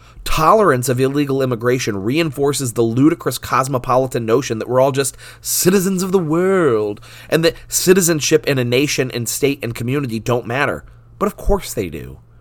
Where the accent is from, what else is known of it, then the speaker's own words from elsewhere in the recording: United States; I'm American. I've done those jobs.